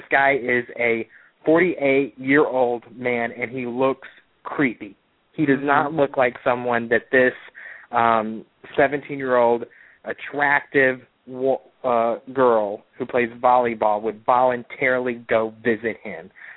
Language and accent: English; Tennessee, United States; in my home state of Tennessee